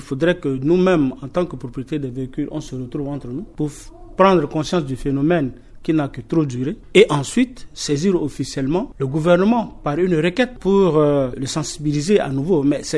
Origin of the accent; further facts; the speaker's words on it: Central African Republic; Je suis un citoyen centrafricain, je suis inspecteur d'État.